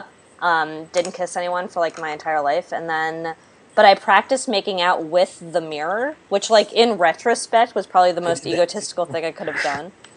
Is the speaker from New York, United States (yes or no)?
yes; New York, United States; Yeah, but I'm from New York.